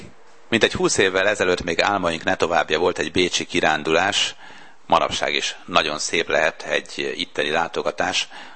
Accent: Sopron, Győr-Moson-Sopron, Hungary; born there; Én Sopronba születtem

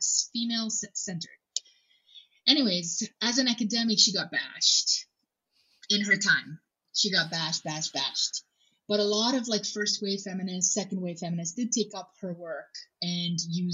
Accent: Romania; English is a second language; And I'm Romanian, so I was born up in the Carpathian Mountains.

